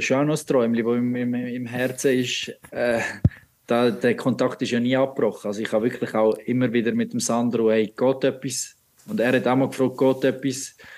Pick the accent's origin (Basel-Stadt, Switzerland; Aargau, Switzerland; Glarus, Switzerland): Aargau, Switzerland; Aarau; also born or lived in Baden; Weil Aarau ist gleich noch meine Heimat und dort ist mein Herz, dort ist mein Umfeld, dort sind meine Freunde und an den freien Tagen bin ich in Aarau anzutreffen.